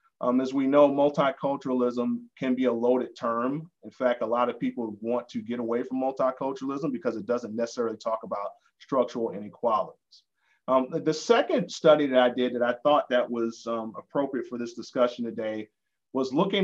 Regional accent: Atlanta, Georgia, United States; growing up in Atlanta as a Black man, everyone tells you that at some point you need to go to Africa.

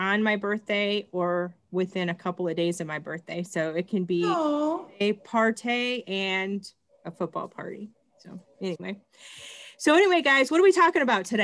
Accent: Michigan, United States; now in Georgia, United States; A lot of people don't know I'm actually from Michigan. I've been in Georgia.

